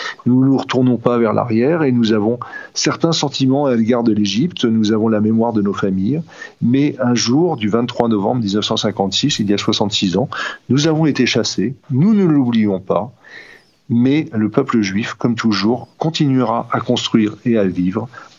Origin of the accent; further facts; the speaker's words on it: France; born there; Je suis français, né en France, fier de l'être